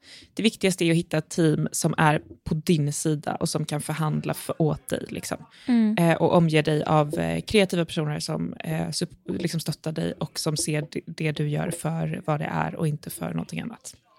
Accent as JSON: {"language": "Swedish", "town": "Lund", "region": "Skåne", "country": "Sweden", "said": "Jag är från Lund."}